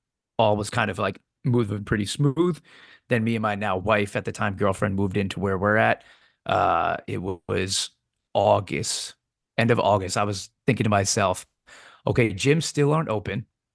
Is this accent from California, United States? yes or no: no; New York, United States; I'm from New York, right? You're from a big city too.